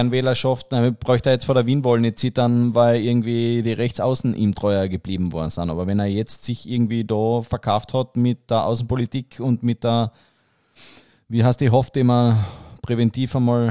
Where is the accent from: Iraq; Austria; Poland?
Austria; Tyrol; Ich bin ein Tiroler.